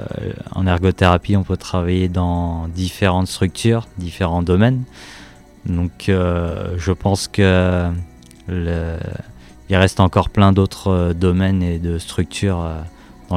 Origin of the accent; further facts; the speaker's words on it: Angoulême, Nouvelle-Aquitaine, France; Moi je suis originaire d'Angoulême. Mais avant cela, j'arrive tout droit de Guyane.